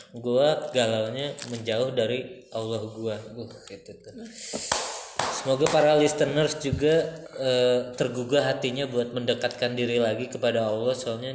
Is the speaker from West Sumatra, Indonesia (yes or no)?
yes; Padang, West Sumatra, Indonesia; Udah, saya orang Padang ya.